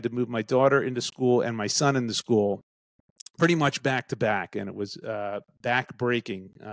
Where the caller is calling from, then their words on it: Philadelphia, Pennsylvania, United States; I'm back in Philly.